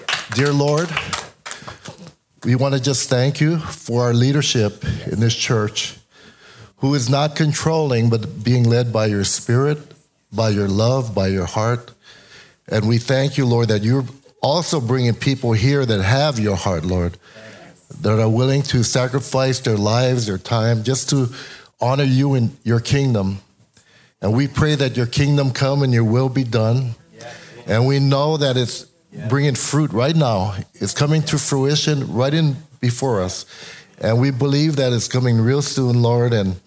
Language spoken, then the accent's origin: English; Hawaii, United States; You know, I'm here from Hawaii, you know. I had to paddle my surfboard across. But, you know, I was growing up in Hawaii.